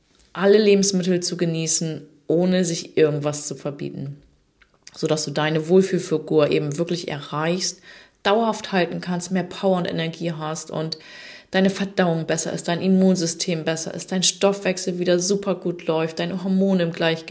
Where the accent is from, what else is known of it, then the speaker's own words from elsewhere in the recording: Germany; ich komme aus der Nähe von Bremen, bin 85er Baujahr